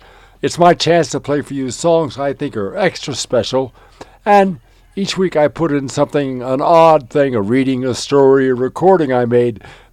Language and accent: English; Tampa, Florida, United States; I'm originally from Tampa, Florida, and my parents retired there. I have cousins in the area.